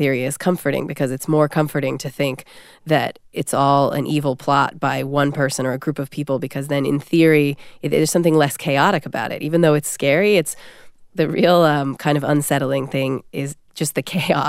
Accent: California, United States; a part of a California childhood, which it was of mine.

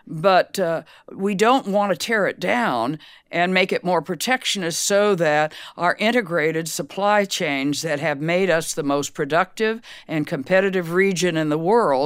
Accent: United States; Not at all. I'm an American, and I want the best deal for the United States.

